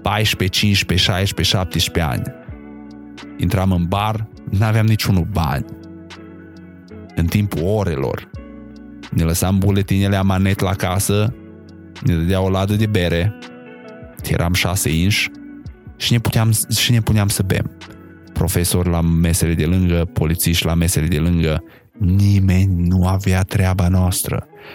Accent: Sighetu Marmației, Maramureș County, Romania; cred că eram vreo 5 din Sighet în clasa mea, restul toți erau de la țară

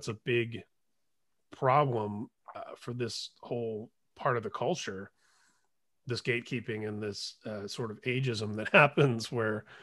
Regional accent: Midwest, United States; I grew up in the Midwest. I'm Generation X.

